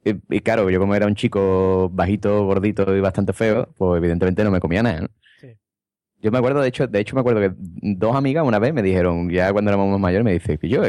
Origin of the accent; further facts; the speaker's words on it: Madrid, Community of Madrid, Spain; Es que como soy de Madrid...